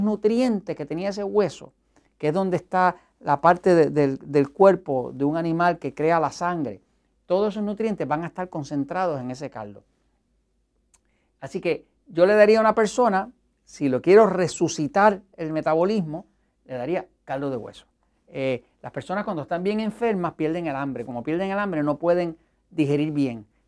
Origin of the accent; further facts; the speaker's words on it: Puerto Rico; en mi país, en Estados Unidos, en Puerto Rico